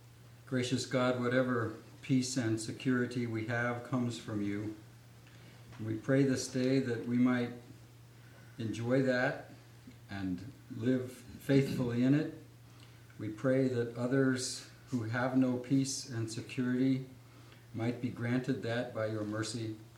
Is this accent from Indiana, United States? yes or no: yes; Valparaiso, Indiana, United States; I'm from Valparaiso, Indiana, where I teach Bible at Valparaiso University